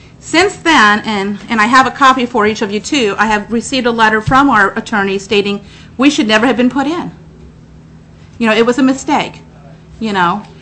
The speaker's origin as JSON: {"language": "English", "region": "Alaska", "country": "United States", "said": "I am from the Fairbanks North Star Borough."}